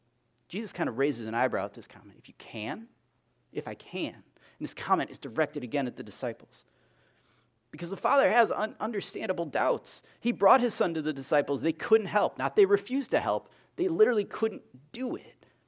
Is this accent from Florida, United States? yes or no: no; Wisconsin, United States; When I was a kid, in the winter, growing up in Wisconsin, we got a lot of snow.